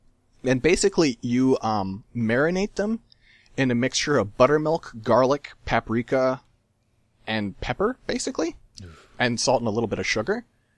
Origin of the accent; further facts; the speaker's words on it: California, United States; Yeah, whereas I'm from California, and as they say, everything's bigger in California.